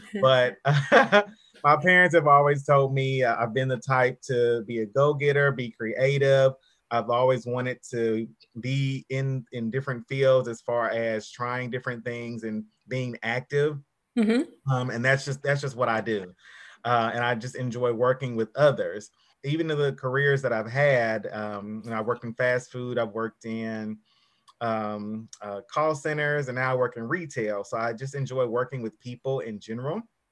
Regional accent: Nashville, Tennessee, United States; So as far as me, I was raised in Nashville, been here all my life, graduated from high school, 2003 academic high school, so very proud of that.

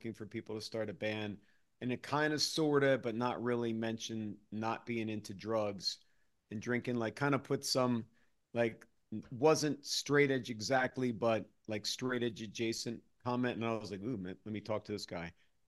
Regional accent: Philadelphia, Pennsylvania, United States; moved away as an adult; now in Los Angeles, United States; Like a rig before LA, because I've lived in LA for 10 years now. And then I would say Philly, because I grew up in Philly, but I'm still very connected to Philadelphia

